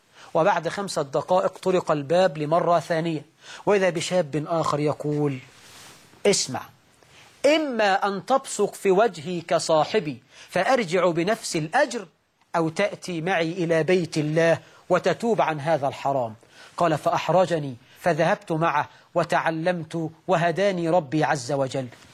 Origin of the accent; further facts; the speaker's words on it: Egypt; وطيب عندنا في عرفنا كمصريين يعني ملوش كلمة.